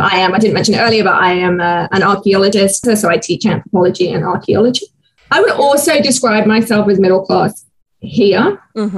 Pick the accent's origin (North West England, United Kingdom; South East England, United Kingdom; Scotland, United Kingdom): South East England, United Kingdom; Canterbury; now in Atlanta, United States; I grew up in Kent, in Canterbury, which is quite an affluent part of the southeast of England. I now live in Atlanta, in Georgia, in the US.